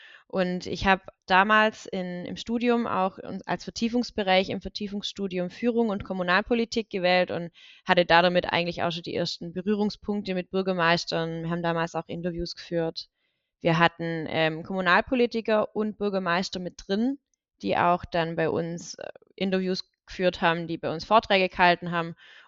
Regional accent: Reichenbach im Täle, Baden-Württemberg, Germany; Also ich bin in Reichenbach im Täle groß geworden und ist ein Teilort von der Gemeinde Deggingen. Es sind 1700 Einwohner.

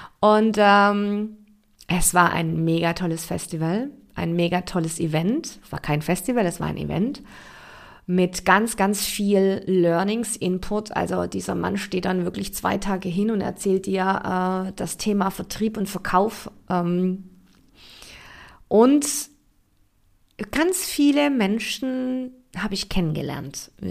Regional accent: Heilbronn, Baden-Württemberg, Germany; Naja, ich weiß, Heilbronn ist jetzt nicht die Obermultikulti-Kulturstadt, dennoch ist es mein Heimatland. Und ich habe mir vorgenommen, mein allererstes Live-Event in meiner Heimatstadt zu machen.

